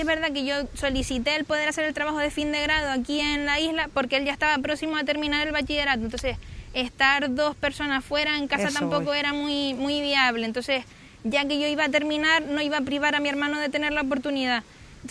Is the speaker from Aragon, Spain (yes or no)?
no; Tuineje, Canary Islands, Spain; De Twinés el pueblo, de Llano Florido.